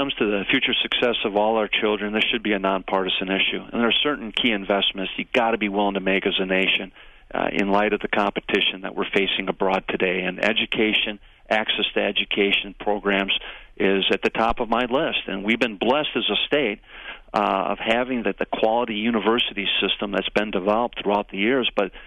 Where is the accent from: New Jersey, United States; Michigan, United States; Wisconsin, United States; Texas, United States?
Wisconsin, United States; I'd like to see my home state in Wisconsin start stepping up